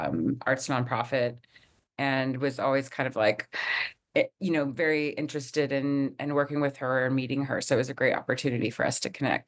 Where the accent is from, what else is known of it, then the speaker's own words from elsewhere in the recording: Tulsa, Oklahoma, United States; I'm from Tulsa originally, and I came back